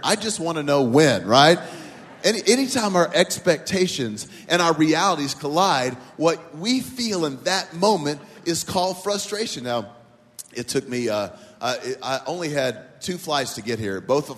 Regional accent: Oklahoma, United States; Everyone say hi, …. And I'm from Oklahoma.

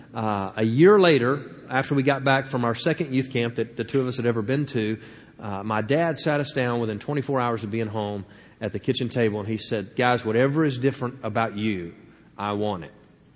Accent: Louisiana, United States; And we grew up in Louisiana, and people have asked me since 9/11, how are you treated because of your dark hair and dark skin and dark eyes

